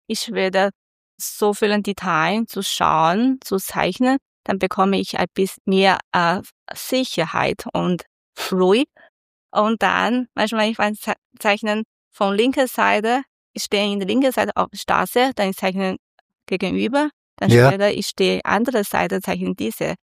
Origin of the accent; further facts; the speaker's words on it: Guangzhou, Guangdong, China; German is a second language; now in Austria; Ja, bei Guangzhou eigentlich, wir haben ganz Jahrzehnt, vielleicht 10 bis 11 Monate Sommer. Darum ich komme nach Österreich, weil ich habe genug Sommer.